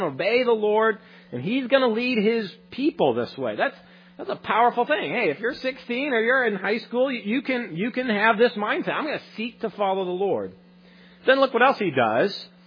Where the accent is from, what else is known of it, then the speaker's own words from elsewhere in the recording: Council Bluffs, Iowa, United States; also born or lived in Omaha; I grew up in Council Bluffs. In Omaha, really, there was the October snowstorm.